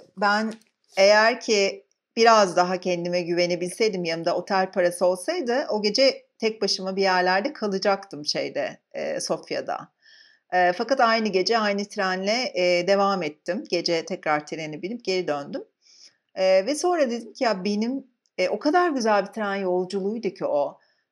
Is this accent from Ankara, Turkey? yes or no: no; İzmir, Turkey; moved away as an adult; also born or lived in Antalya; now in Istanbul, Turkey; biz İzmir'de. Ben İstanbul'a 4 sene önce taşındım. Hep İzmir'de yaşadım yani orada büyüdüm. Antalya'da doğdum kaza eseri ama kaza derken yani erken doğum. Sonra hep İzmir'de yaşadım. Her neyse İzmir'den İstanbul'a geldim